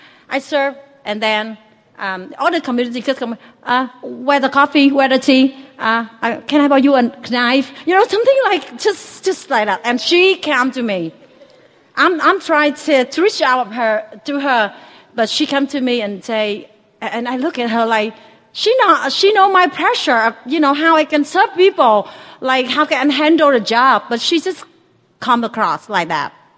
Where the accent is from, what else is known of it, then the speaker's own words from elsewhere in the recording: Vietnam; for those who do not know me. I'm from Vietnam.